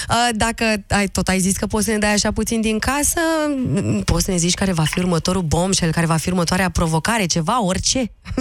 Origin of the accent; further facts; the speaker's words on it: Târgu Jiu, Gorj County, Romania; sunt de la Târgu Jiu și nu mă pot abține